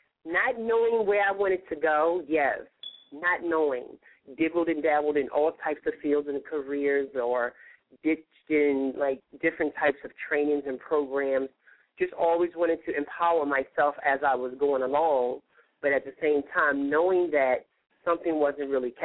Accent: Baltimore, Maryland, United States; also born or lived in Washington, D.C., United States; I am from Washington, D.C., and I was raised in Baltimore.

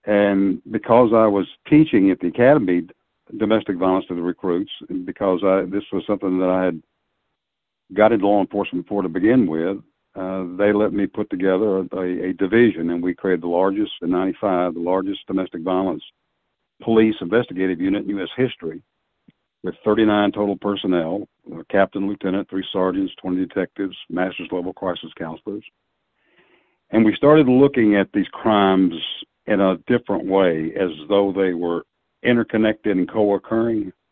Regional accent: Tennessee, United States; also born or lived in Wichita, Kansas; now in Nashville, United States; migrated back to my home state of Tennessee from Kansas

